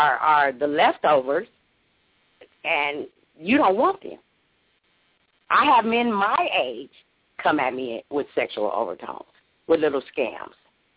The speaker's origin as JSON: {"language": "English", "town": "Compton", "region": "California", "country": "United States", "said": "I'm originally from Compton. I moved to Carson. I've lived all over California. I even went to Virginia for 10 months."}